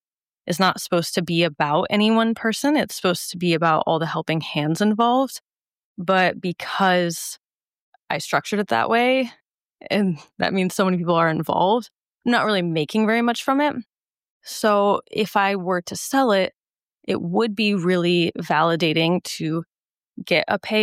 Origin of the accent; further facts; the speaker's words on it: Omaha, Nebraska, United States; because Omaha will always be my hometown. It's where I'm from. It has my heart.